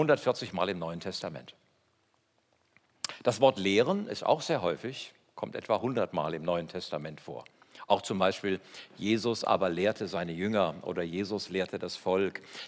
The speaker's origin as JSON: {"language": "German", "region": "Hesse", "country": "Germany", "lives_now": "Westphalia, Germany", "said": "Ich komme aus Hessen, bei uns ist das genauso. Ich lebe 40 Jahre in Westfalen, ist ganz genauso."}